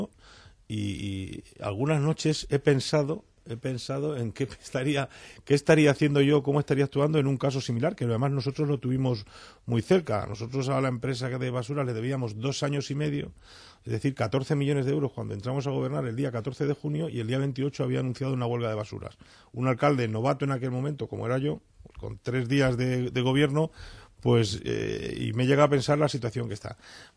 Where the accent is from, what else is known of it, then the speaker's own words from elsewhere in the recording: Madrid, Community of Madrid, Spain; porque yo soy madrileño.